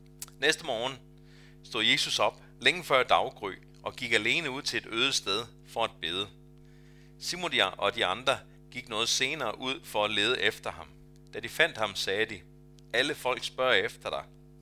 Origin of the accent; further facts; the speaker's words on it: Argentina; Danish is a second language; now in Denmark; end jeg gør hjemme i Argentina, hvor jeg kommer fra